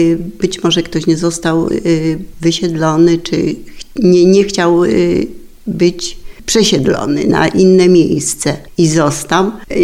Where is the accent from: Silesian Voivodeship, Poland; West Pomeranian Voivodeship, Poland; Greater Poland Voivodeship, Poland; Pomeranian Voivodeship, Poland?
Greater Poland Voivodeship, Poland; Płoszewo; born there; Urodziłam się w roku 1950. We wsi Płoszewo, to jest Poczta Sąpolno. Dawniej była to również gmina Lubstów. Obecnie to jest właściwie Dąbrowa i Poczta Sąpolno.